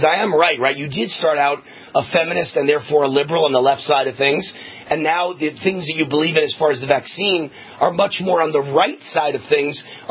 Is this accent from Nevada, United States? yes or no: yes; Las Vegas, Nevada, United States; a big event coming up in Las Vegas, my hometown, right?